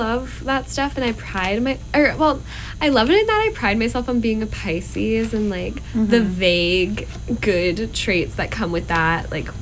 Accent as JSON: {"language": "English", "town": "Seattle", "region": "Washington", "country": "United States", "said": "I'm from Seattle."}